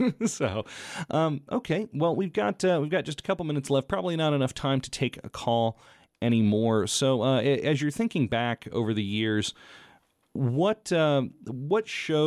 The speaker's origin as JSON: {"language": "English", "region": "Texas", "country": "United States", "tie": "born or raised there", "said": "You know, growing up in Texas, I was not a big public radio listener."}